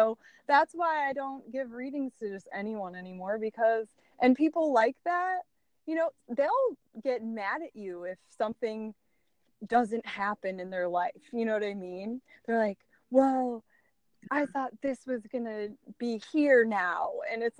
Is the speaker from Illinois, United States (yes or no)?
yes; Chicago, Illinois, United States; Okay, so I'm from Chicago. I come from, you know, the Midwest and warm-hearted.